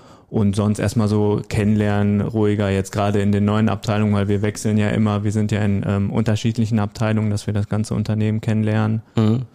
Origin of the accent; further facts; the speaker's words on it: North Rhine-Westphalia, Germany; 21 Jahre. Ich komme auch hier aus dem Sauerland, bin gebürtig aus Kuschelshagen.